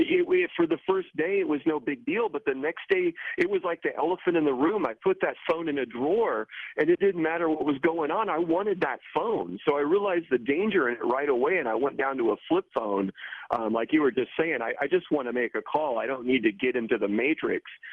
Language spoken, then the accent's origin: English; Selah, Washington, United States; up in my hometown in Washington State, Selah, Washington